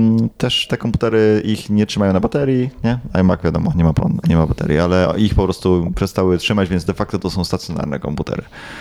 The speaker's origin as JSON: {"language": "Polish", "town": "Kraków", "region": "Lesser Poland", "country": "Poland", "lives_now": "Warsaw, Poland", "said": "kupiłem go tu w Warszawie, mimo że jestem z Krakowa."}